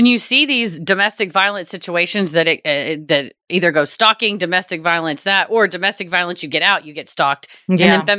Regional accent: Texas, United States; I'm from Texas, so I'd say my gut tells me take them out back and shoot them

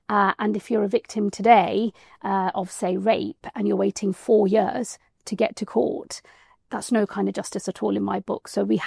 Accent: United Kingdom; being British, being in this country, having the freedoms that I have

